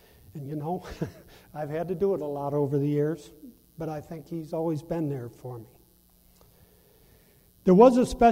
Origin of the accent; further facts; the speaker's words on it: Detroit, Michigan, United States; born there; I was born in Detroit, Michigan, in 1954.